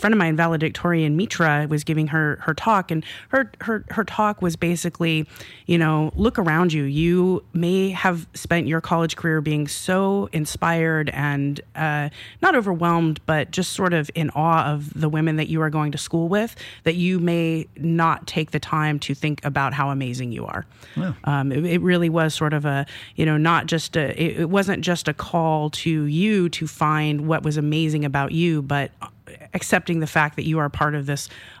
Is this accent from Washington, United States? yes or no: yes; Vashon, Washington, United States; also born or lived in Newport Beach; I am... sort of, I say originally from Vashon. We moved up here from Newport Beach when I was four, so in 1982, and I am a proud pirate, class of 1995